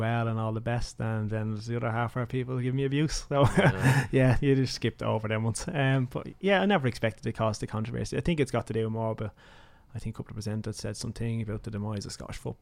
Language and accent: English; Ireland; I supported them when I was a kid, because growing up in Ireland